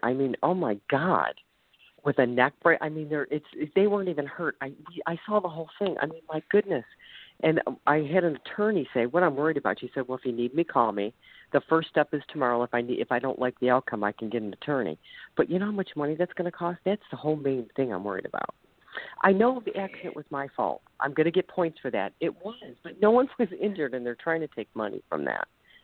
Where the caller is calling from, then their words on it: Ohio, United States; Sharon, I'm calling from Ohio. I'm on my break at lunch at work.